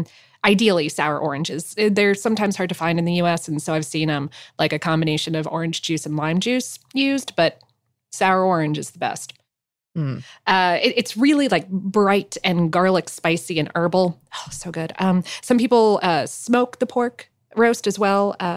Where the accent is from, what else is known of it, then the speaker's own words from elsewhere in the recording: Coral Springs, Florida, United States; I grew up in Fort Lauderdale or a suburb of Fort Lauderdale called Coral Springs.